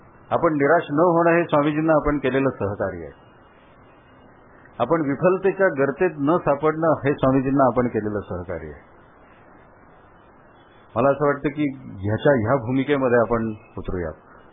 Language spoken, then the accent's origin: Marathi; Maharashtra, India; accent: Puneri; मी अगदीच पुणेरी भाषेत बोलतो.